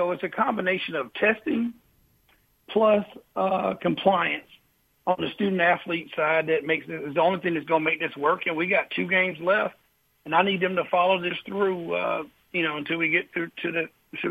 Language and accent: English; South Carolina, United States; born or raised there